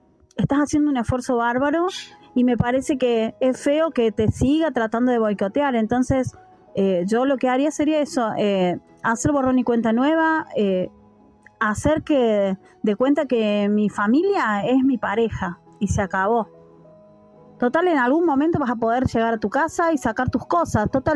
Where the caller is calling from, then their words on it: Argentina; desde Argentina